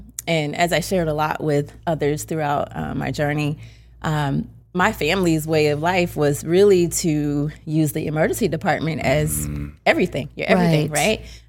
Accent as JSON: {"language": "English", "town": "Orlando", "region": "Florida", "country": "United States", "said": "My grandfather was like, he worked at Lockheed Martin back in Orlando. I'm from Orlando."}